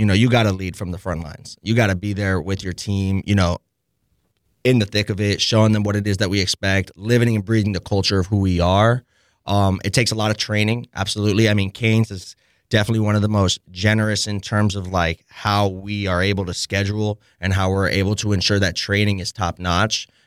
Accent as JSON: {"language": "English", "town": "Boca Raton", "region": "Florida", "country": "United States", "said": "I'm from Boca Raton, Florida."}